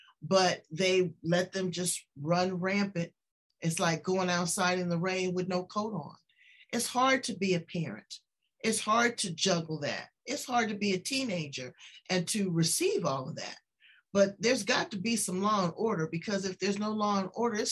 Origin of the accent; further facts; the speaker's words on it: Los Angeles, California, United States; I'm 59 years old. And I know that life has been so good to me. You know, but I'm from South Central LA. So I have walked the walk and talked the talk.